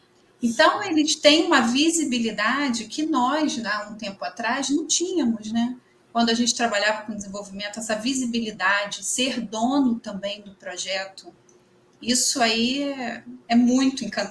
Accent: Rio de Janeiro, Brazil; also born or lived in Campos; Mas moro no Rio de Janeiro desde 2 anos de idade. Tenho 48 anos.

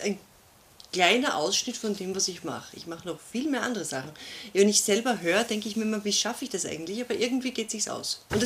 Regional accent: Vienna, Austria; born there; also born or lived in Sweden; Ja, wir sind tatsächlich in Wien geboren. Meine Mutter ist dann mit mir 2 Jahre lang so nach Schweden gegangen

